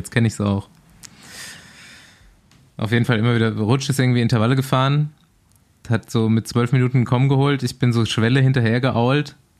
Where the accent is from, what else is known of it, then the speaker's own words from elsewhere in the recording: Spessart, Germany; ich habe mich mal wieder in meine Heimat verpisst und ich hatte mal wieder Bock, 2 Tage im Spessart zu fahren.